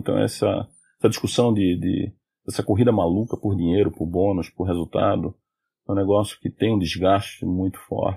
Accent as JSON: {"language": "Portuguese", "region": "Northeast Region", "country": "Brazil", "said": "Como um bom nordestino, a gente tem usado muitos finais de semana para ir para a praia."}